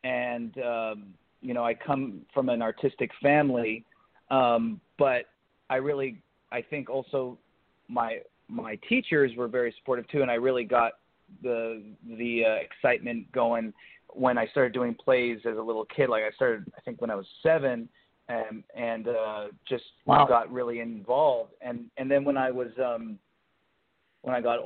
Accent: Markham, Ontario, Canada; also born or lived in Scarborough / Richmond Hill; I was born in Scarborough and grew up in Markham and Richmond Hill.

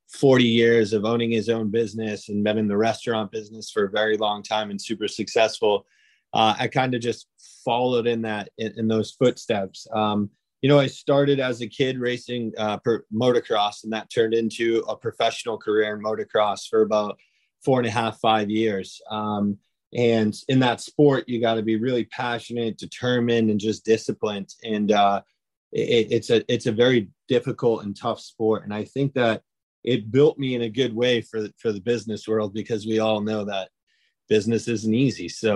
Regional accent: Webster, Massachusetts, United States; I'm actually born and raised in Webster, Massachusetts. And if you know where that is, it's right on the border of Dudley, Mass.

